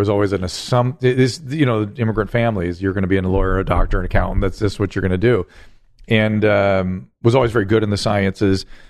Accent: Pasadena, California, United States; also born or lived in Alhambra; I grew up originally Alhambra and then Pasadena.

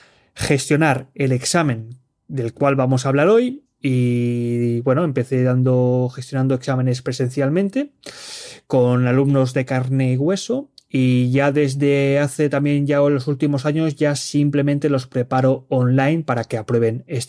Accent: Barcelona, Catalonia, Spain; soy de Barcelona, de España.

